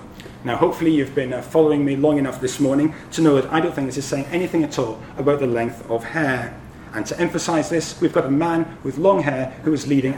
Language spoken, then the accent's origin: English; Scotland, United Kingdom; now in Hong Kong; I come from Scotland, where real men wear kilts